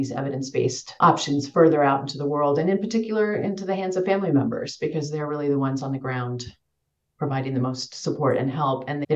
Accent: Kansas, United States; I grew up in Western Kansas in the middle of nowhere where there was no treatment

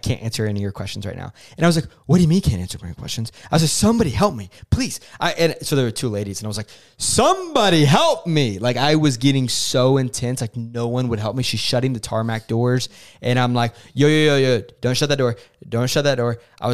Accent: Oklahoma, United States; I was like, no way. I'm from Oklahoma too.

